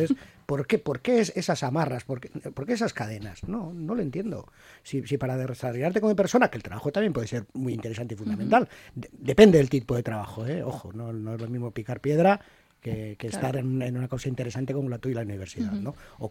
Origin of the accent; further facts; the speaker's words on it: Mondragón, Basque Country, Spain; trabajé en Fagor Electrodomésticos en Mondragón, en mi pueblo. Bueno, en mi pueblo. El pueblo donde yo nací.